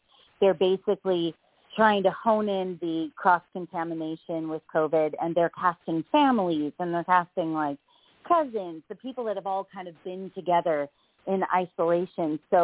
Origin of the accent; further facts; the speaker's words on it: Los Angeles, California, United States; Yeah, I was born and raised out here in Los Angeles, California.